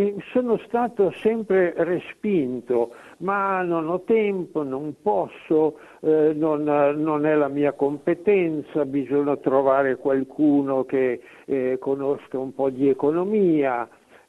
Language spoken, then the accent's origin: Italian; Turin, Piedmont, Italy; da Torino, sono da Torino